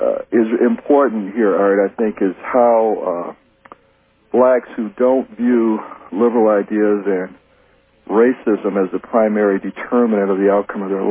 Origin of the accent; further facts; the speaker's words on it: Michigan, United States; now in Bloomfield Hills, United States; Grew up on Mack Avenue.